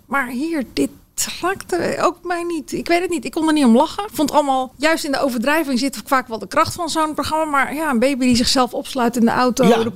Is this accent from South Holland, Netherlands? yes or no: yes; Rotterdam, South Holland, Netherlands; En toen dacht ik als Rotterdamse, moet dat nou?